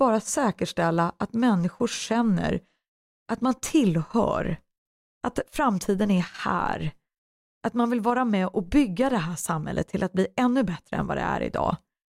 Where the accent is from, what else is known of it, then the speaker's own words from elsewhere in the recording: Sweden; Jag menar, vad ska jag, jag är född här.